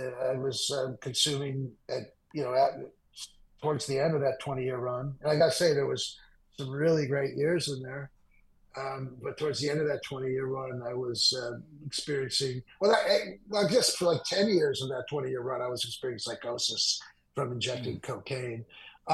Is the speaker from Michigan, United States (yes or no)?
yes; Detroit, Michigan, United States; I'm from Detroit, Greek-American. I'm born in 1962. I grew up in that epoch of the 60s and 70s in Detroit, which was a changing city as the country changed.